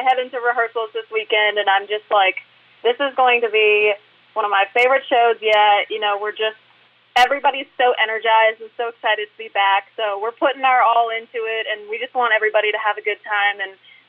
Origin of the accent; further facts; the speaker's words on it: Weyburn, Saskatchewan, Canada; I grew up in Saskatchewan in Canada